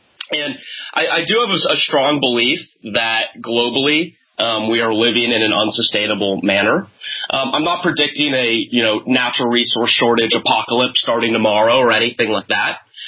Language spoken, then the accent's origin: English; California, United States; I grew up in Silicon Valley, and as you mentioned, I am a younger guy, just 27 years old.